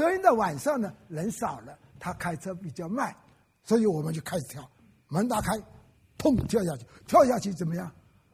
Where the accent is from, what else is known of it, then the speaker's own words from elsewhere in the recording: Wenzhou, Zhejiang, China; 还要到这个整个温州区里，我是温州人，温州区里的所有的庙